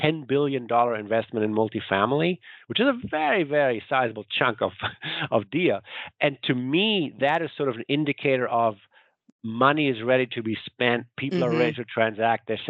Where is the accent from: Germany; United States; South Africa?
Germany; since I'm from Germany